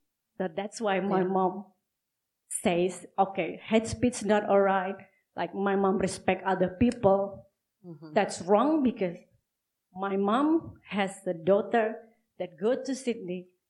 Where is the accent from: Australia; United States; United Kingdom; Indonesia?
Indonesia; West Sumatra; just 19 hours from that area, it is West Sumatra, well, where people in my hometown lives, democratic lives happily. We have Chinese, we have Indians, we have full tolerance.